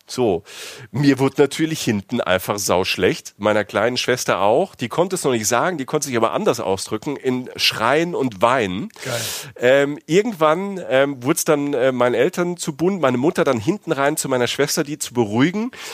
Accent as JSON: {"language": "German", "region": "Rhineland-Palatinate", "country": "Germany", "said": "Ich komme ja aus der Südpfalz, ne? Da sieht es ja auch fast aus wie in der Toskana teilweise."}